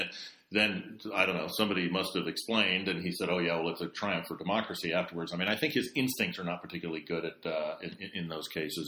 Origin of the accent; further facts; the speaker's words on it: United States; As an American, I can assure you.